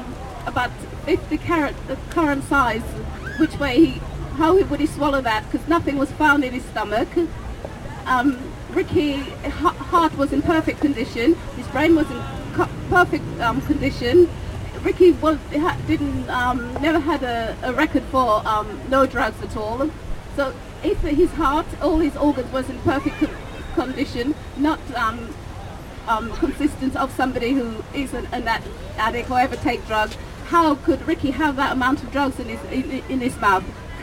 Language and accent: English; North West England, United Kingdom; I'm from Cheshire. I'm here in London today